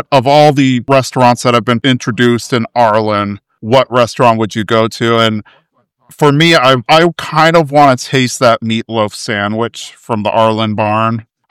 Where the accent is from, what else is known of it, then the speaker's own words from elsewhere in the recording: San Antonio, Texas, United States; I don't know if it ever made its way to South Texas, because I'm originally from San Antonio